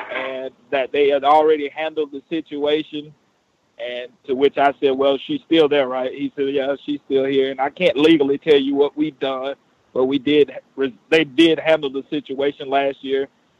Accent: Alabama, United States; but I'm the father from Alabama that sent you the video of the teacher saying nigger.

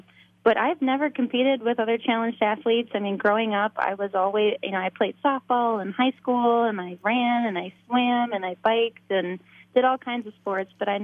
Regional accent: Rochester, Minnesota, United States; now in Michigan, United States; So I grew up in Rochester, Minnesota, home of the Mayo Clinic, and I've been living in Michigan for the past 8 years.

